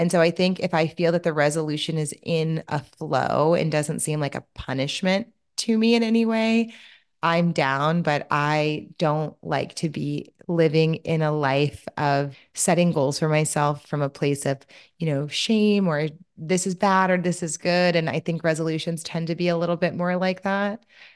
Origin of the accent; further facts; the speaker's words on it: Louisiana, United States; I'm from Louisiana. So my mom does a lobster boil and we cover the table in paper